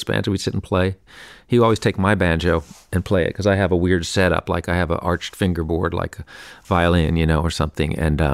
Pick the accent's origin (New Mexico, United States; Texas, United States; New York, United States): New York, United States; New York City; I grew up here in New York City and on 100th Street, West End, and then I heard the banjo on the Beverly Hillbillies